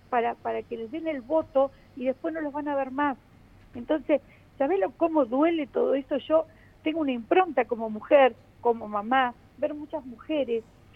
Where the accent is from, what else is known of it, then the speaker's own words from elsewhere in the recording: Argentina; sigo siendo la única argentina